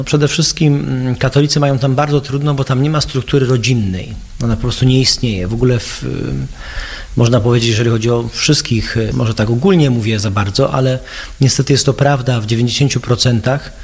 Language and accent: Polish; Boston, Massachusetts, United States; moved away as an adult; wychowałem się w Stanach Zjednoczonych, w Bostonie, gdzie się urodziła moja babcia, więc tam kończyłem high school, czyli liceum ogólnokształcące, tam studiowałem w college.